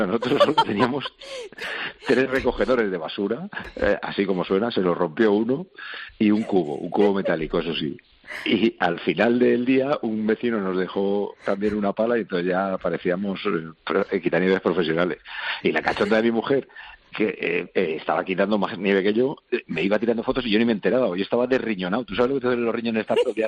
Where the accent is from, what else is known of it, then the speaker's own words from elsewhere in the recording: Spain; soy un español muy típico